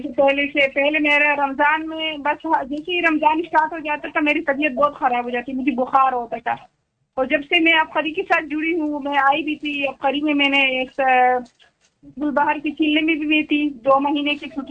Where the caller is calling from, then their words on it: Abu Dhabi, United Arab Emirates; Abu Dhabi سے بات کر رہے ہیں